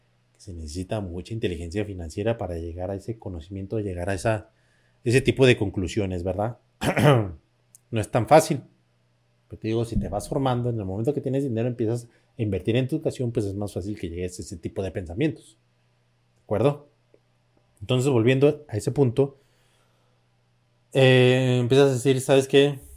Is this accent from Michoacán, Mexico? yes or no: no; San Francisco del Rincón, Guanajuato, Mexico; Yo soy de aquí de San Francisco de León, Guanajuato, cerca de León, Guanajuato